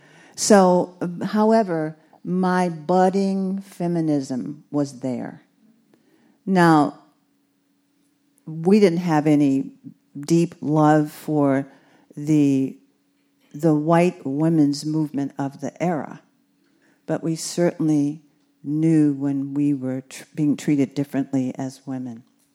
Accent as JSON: {"language": "English", "town": "Los Angeles", "region": "California", "country": "United States", "said": "because I was from Los Angeles."}